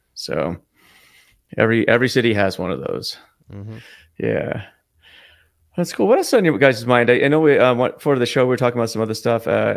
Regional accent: Omaha, Nebraska, United States; born there; for the audience, I was born in Omaha.

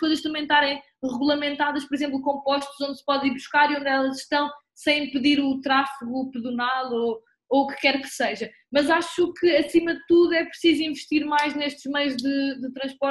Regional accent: Lisbon, Portugal; eu sou de Lisboa

